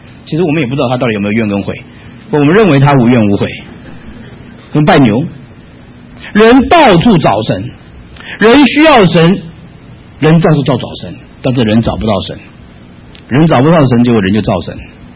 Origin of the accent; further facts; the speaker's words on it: China; 我们中国人喜欢拜祖先